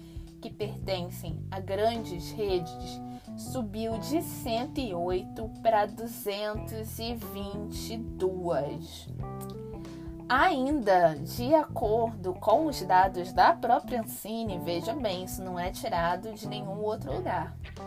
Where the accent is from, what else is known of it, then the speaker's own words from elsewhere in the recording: Niterói, Rio de Janeiro, Brazil; como acontece lá na minha cidade natal, em Niterói